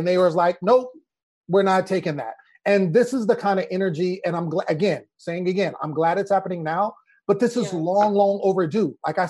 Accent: Sacramento, California, United States; Like I'm from Sacramento

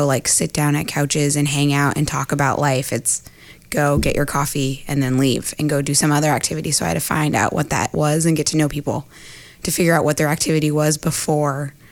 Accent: Portland, United States; also born or lived in Boston; when I grew up here in Portland, and a thing that high school students do is they go to Starbucks

